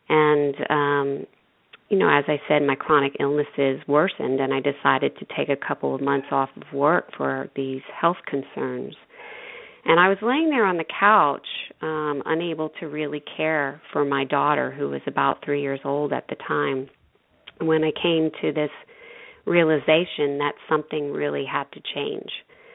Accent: New York, United States; In any event, I grew up in New York, and both of my parents were dysfunctional.

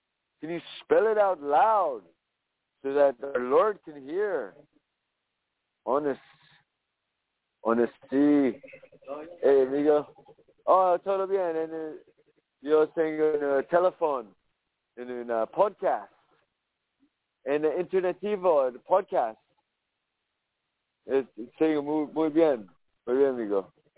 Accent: California, United States; In California, Estados Unidos.

